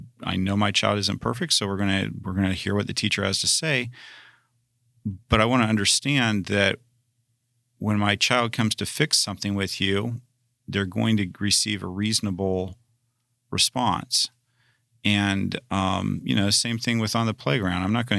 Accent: Great Smoky Mountains, United States; Growing up in the Smoky Mountains, I'm pretty familiar, you know, with not getting between a black bear and her cubs.

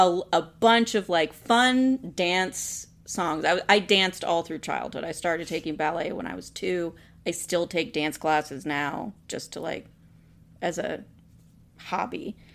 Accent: Kentucky, United States; The town I grew up, the town next to my hometown in Kentucky, is spelled V-E-R-S-A-I-L-L-E-S.

